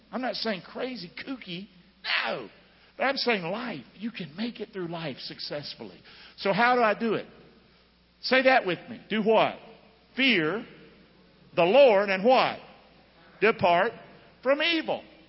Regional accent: Rockingham, United States; I'm from Rockingham, so some of the stuff I think ain't right.

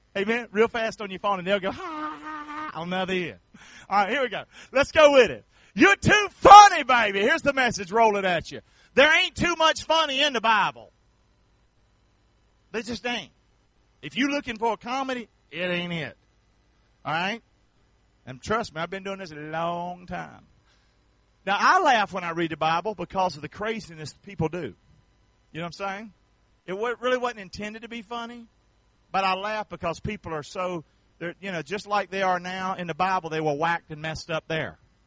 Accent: the South, United States; I'm a Southerner. That's what I am.

